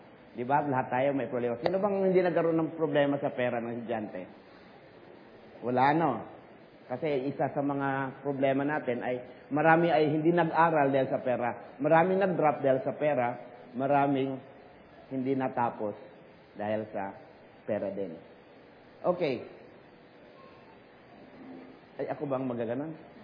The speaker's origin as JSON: {"language": "Tagalog", "region": "Mindanao", "country": "Philippines", "said": "Ganon kahirap noon kasi I'm from Mindanao. We are 8 children."}